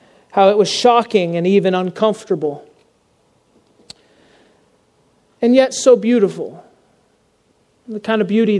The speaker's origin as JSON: {"language": "English", "region": "the South", "country": "United States", "tie": "born or raised there", "said": "I grew up in the South, and in the South, you know, holding a door open for someone is just commonplace."}